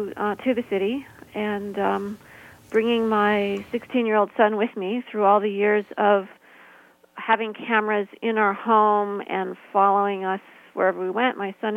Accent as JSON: {"language": "English", "region": "New York", "country": "United States", "said": "at least that's how I see it as a New Yorker."}